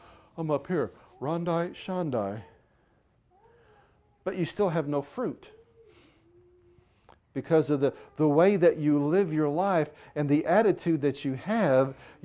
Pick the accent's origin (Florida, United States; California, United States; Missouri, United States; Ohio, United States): Missouri, United States; St. Louis; because, you know, I was raised in St. Louis.